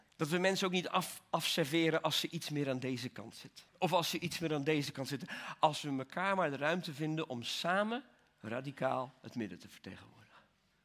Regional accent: Belgium; Ik ben opgegroeid in België.

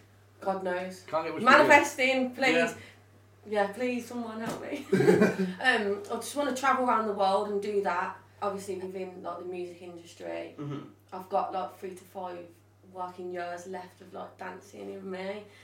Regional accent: Birmingham, West Midlands, United Kingdom; accent: Birmingham; But everyone's like, oh, you've got a really strong Birmingham accent. I'm like, but that's because I'm from Birmingham.

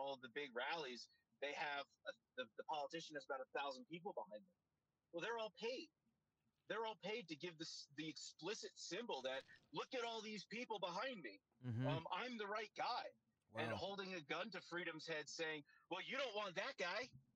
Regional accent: Seaside, New Jersey, United States; my hometown of Seaside, Tom's River area, New Jersey, was destroyed by the Jersey Shore.

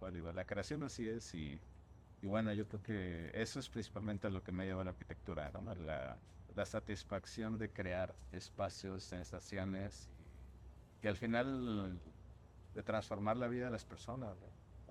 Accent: Xalapa, Veracruz, Mexico; Sí, yo soy de Xalapa, Veracruz, una ciudad muy cultural. Yo me siento muy afortunado de haber crecido, de haberme educado en Xalapa.

